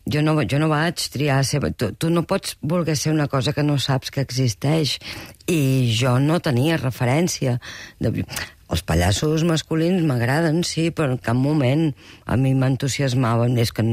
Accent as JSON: {"language": "Catalan", "town": "Valls", "region": "Catalonia", "country": "Spain", "said": "jo sóc de Valls"}